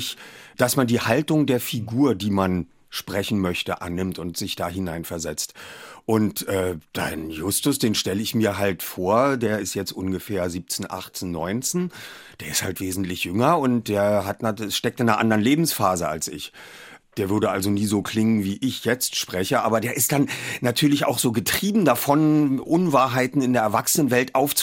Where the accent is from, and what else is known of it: Berlin, Germany